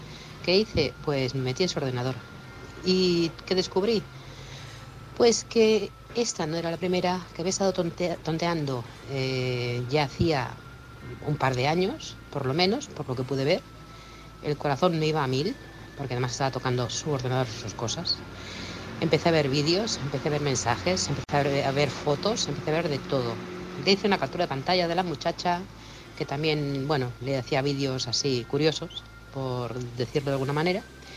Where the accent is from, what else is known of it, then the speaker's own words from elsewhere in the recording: Barcelona, Catalonia, Spain; Él era de Albacete, yo soy de Barcelona